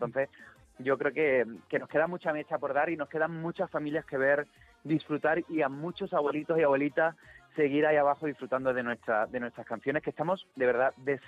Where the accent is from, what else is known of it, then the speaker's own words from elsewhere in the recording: Chiclana de la Frontera, Andalusia, Spain; now in Madrid, Spain; yo me he criado en Andalucía, aunque vivo en Madrid.